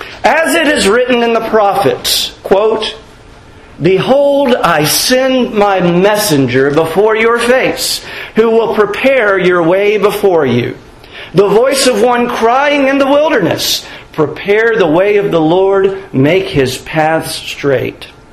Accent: Gainesville, Georgia, United States; I said I'm from Gainesville, Georgia. That's where I was born.

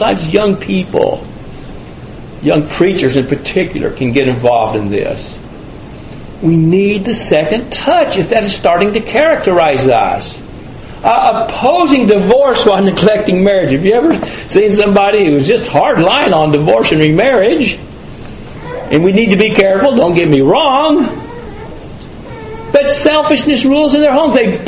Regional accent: the South, United States; accent: Southern US; But I think if down south, and you can tell from my accent that that's where I'm from.

